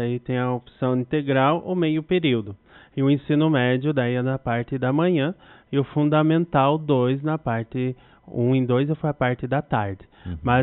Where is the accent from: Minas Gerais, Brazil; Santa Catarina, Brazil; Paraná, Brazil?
Paraná, Brazil; Curitiba; also born or lived in Ivaiporã; Sou de Curitiba. Na verdade, eu nasci no norte do Paraná, numa cidade que se chama Ivaiporama, e com 2 anos fui para Curitiba. Então, quando me apresento, falo que eu sou de Curitiba.